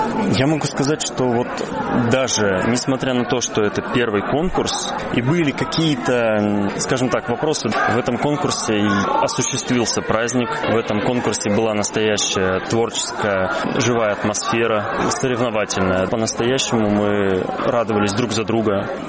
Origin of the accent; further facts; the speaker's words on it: Syktyvkar, Komi Republic, Russia; now in Saint Petersburg, Russia; Я уроженец Сыктывкара, там я отучился в колледже искусств в классе Ольги Сосновской. Сейчас я учусь в консерватории в Питере имени Римского-Корского